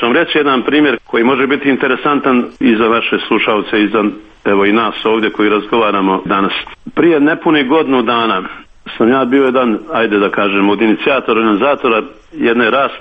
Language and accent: Serbian; Banja Luka, Republika Srpska, Bosnia & Herzegovina; dolazim iz Banja Luke.